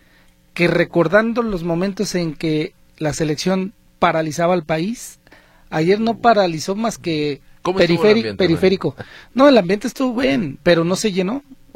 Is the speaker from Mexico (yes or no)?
yes; Mexico; pues como todo mexicano, el ambiente se arma en cualquier lugar.